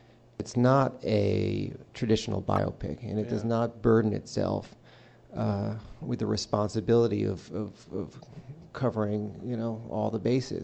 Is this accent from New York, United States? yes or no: yes; New York, United States; Danny and I grew up in Westchester.